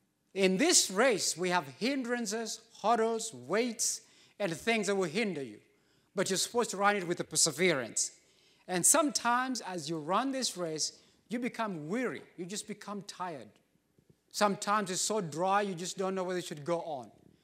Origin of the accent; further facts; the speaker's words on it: Kenya; I come from Kenya and we are known for running.